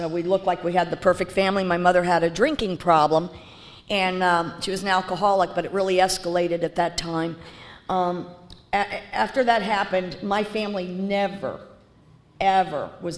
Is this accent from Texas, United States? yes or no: yes; Texas, United States; I was raised in Southwest Texas. I want you to know that, on the border with Juarez.